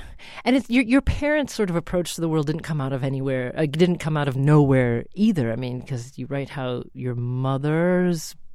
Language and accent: English; Oregon, United States; now in Boston, United States; because I grew up in Oregon. I'm a native Northwesterner.